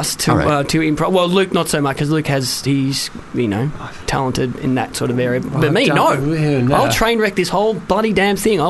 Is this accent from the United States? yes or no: no; Australia; Well, I'm Australian.